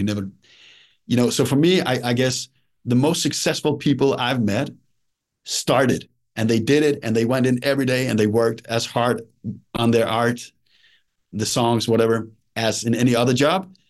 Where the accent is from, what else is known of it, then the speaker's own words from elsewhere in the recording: Denmark; first language Danish; English is a second language; So for me, going back to my mother tongue, you know, writing in Danish, and Denmark is a small country. We only have like 6 million people here.